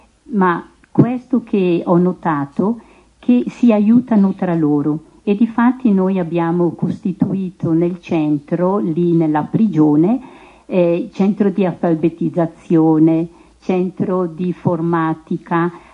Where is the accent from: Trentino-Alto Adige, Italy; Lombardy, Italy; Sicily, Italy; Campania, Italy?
Lombardy, Italy; Concesio; sono di Concesio